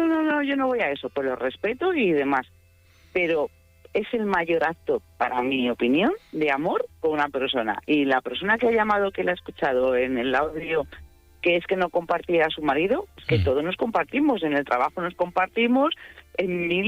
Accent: Madrid, Community of Madrid, Spain; yo soy de Madrid y en Madrid hay muchos locales de intercambio y funcionan

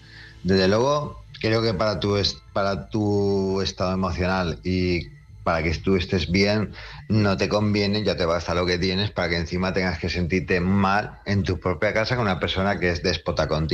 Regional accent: Palma, Balearic Islands, Spain; de Palma Mallorca

